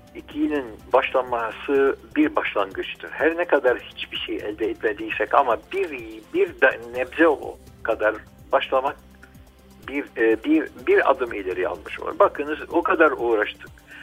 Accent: Syria; bir Suriyeli olarak, bir Türkmen olarak

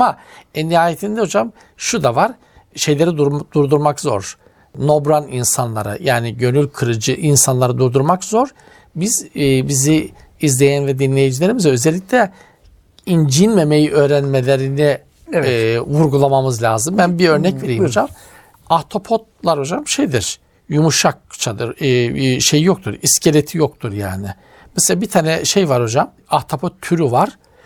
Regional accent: Black Sea Region, Turkey; Atma türkü dediğimiz olay mesela bizim Karadeniz'de aslında bir laf sokma türküdür sanatsal biçimde.

